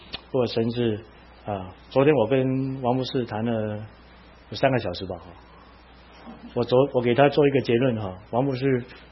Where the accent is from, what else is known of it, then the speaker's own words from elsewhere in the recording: Hong Kong; Chinese is a second language; 我是香港来的哈，啊，我跟你讲，我学国语是很辛苦的。